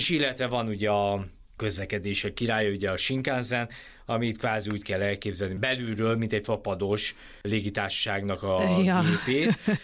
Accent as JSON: {"language": "Hungarian", "country": "Hungary"}